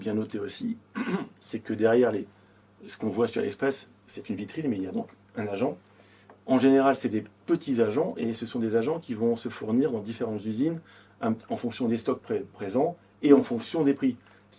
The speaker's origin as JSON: {"language": "French", "country": "France"}